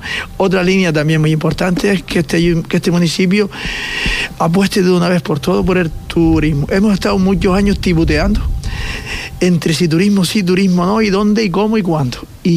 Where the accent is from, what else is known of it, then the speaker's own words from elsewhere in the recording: Canary Islands, Spain; Nosotros a veces como majoreros, yo sí puedo criticarme yo mismo, que yo soy más majorero.